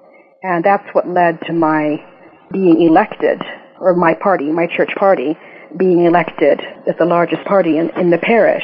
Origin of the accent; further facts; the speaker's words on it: United States; I was born and raised a Quaker in the States and have Quaker roots back to the early 1700s in Ireland.